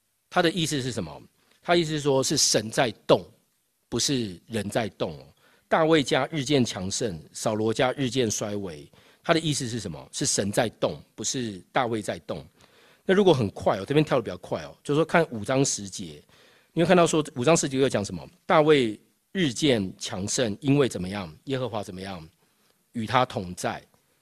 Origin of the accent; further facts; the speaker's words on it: Taiwan; 就我在台湾长大嘛，那台湾就有很多那种传统民间宗教，